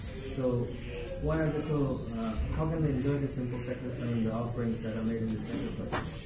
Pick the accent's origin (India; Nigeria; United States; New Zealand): India; Rajasthan; Rajasthan.